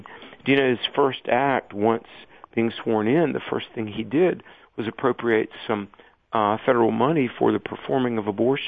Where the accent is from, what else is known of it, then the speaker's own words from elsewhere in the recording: the South, United States; And I know in the South, and I'm from the South